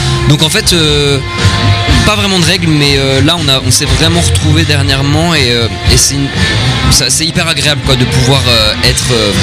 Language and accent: French; Paris, Île-de-France, France; on vient de Paris, donc on vient pas de très loin.